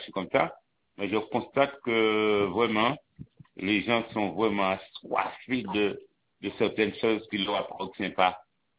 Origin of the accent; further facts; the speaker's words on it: Guadeloupe; nous sommes tous des Antillais, des Guadeloupéens